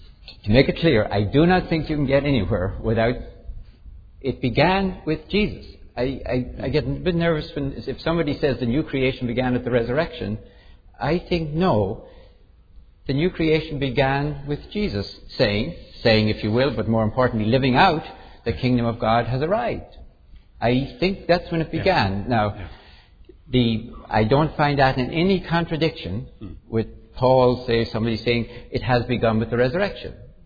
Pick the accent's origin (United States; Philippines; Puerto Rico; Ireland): Ireland; It's not post-enlightenment because, I'm Irish, we never had an enlightenment.